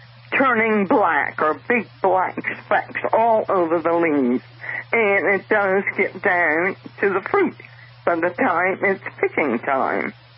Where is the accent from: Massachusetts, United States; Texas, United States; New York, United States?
Massachusetts, United States; West Yarmouth; Yes, I'm from West Yarmouth on the Cape, and we go to Florida for the winter